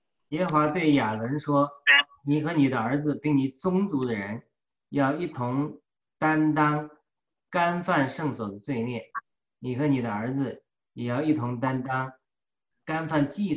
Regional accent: China; now in United States; 让我们生活在美国的这些华人基督徒，我们中国人和所有的美国人世界上的人说及时的话语

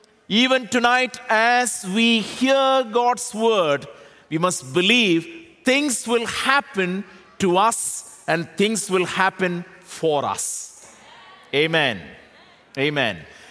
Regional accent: India; you know that I'm from India

